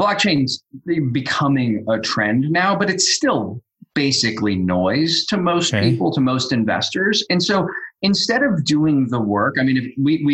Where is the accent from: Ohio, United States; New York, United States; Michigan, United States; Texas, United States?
Ohio, United States; I came out here. I grew up in Ohio. I went to school in Nashville, Tennessee. And I moved here right out of school.